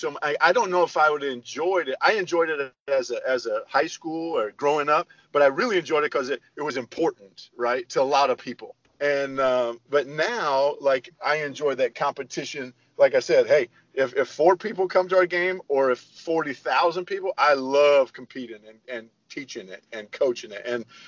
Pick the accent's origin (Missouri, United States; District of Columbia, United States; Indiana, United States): Indiana, United States; Warsaw; So I grew up in a small town, northern Indiana, Warsaw Community High School.